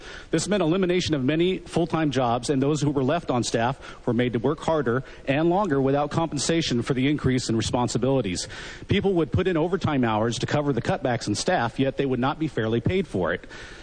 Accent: Modesto, California, United States; My hometown, Modesto, is an area without any community-minded radio stations.

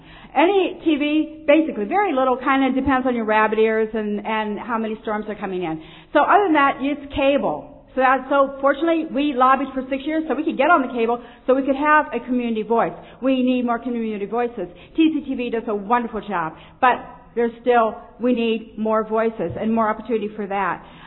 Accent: Olympia, Washington, United States; I'm from Olympia, Washington, the capital of the state of Washington.

